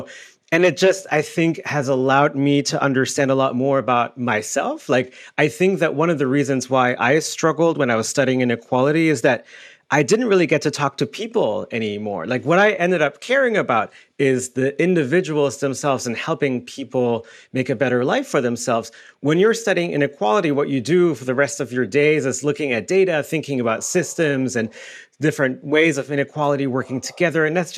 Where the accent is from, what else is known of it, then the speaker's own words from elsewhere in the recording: Germany; English is a second language; moved away as an adult; now in United States; So I came to the US to pursue my PhD. I was originally born and raised in Germany